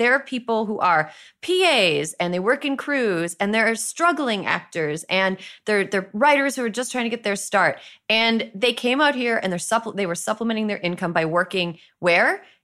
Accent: Frederick, Wisconsin, United States; And like $50,000 in income in my hometown of Frederick, Wisconsin, gets you a fuckload more than $50,000 in income in New York City.

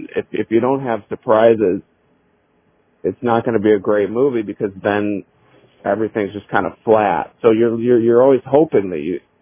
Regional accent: Chicago, Illinois, United States; also born or lived in Los Angeles; now in New York, United States; So I'm from Chicago originally, but, you know, we kind of wanted to change things up a little bit, so.

